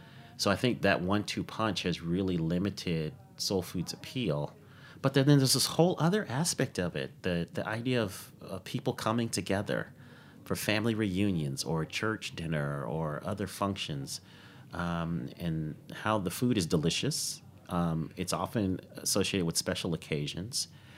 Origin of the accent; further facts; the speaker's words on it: Denver, Colorado, United States; Because I grew up in Denver, Colorado.